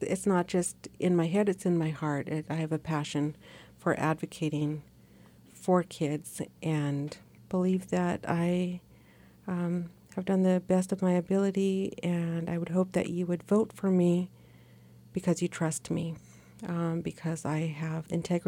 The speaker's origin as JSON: {"language": "English", "town": "Sitka", "region": "Alaska", "country": "United States", "tie": "born or raised there", "said": "candidate for school board. I was born and raised in Sitka, and I am the daughter"}